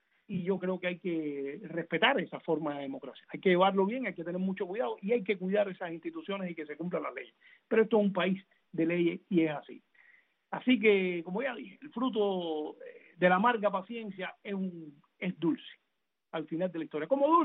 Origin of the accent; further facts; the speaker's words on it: Cuba; nosotros que venimos de Cuba